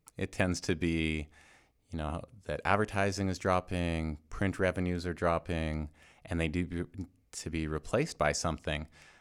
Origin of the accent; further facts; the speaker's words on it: Canada; So I'm Canadian.